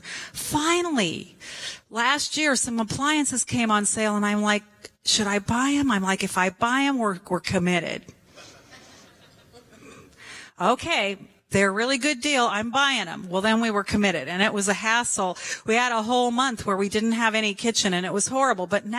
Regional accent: Colorado, United States; I'm from Colorado. I know how to build a fire.

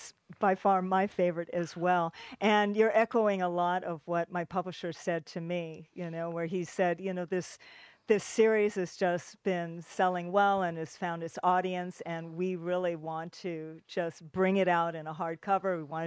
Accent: Hawaii, United States; As a multicultural person and growing up in Hawaii, which is obviously a multicultural place

